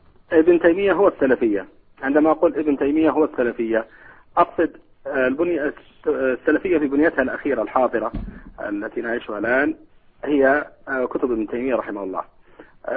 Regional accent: Saudi Arabia; مشكلة عندنا في السعودية الآن اسمها مشكلة الإرهاب

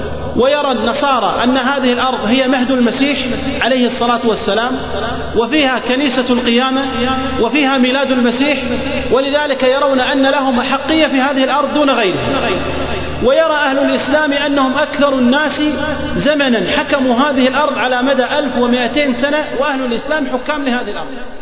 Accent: Kuwait; إحنا كويتيين شنو علاقتنا بفلسطين

